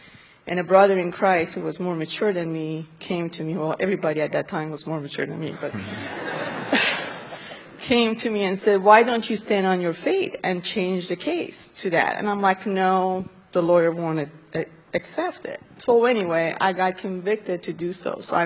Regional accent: Iran; I've been a Christian for 18 years, very early on. I'm from Iran

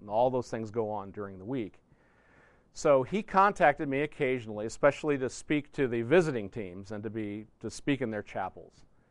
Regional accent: Kansas City, United States; also born or lived in Denver; but I grew up in the Kansas City area, so I was originally a Chiefs fan, and then moved to Denver, so I was a Broncos fan.

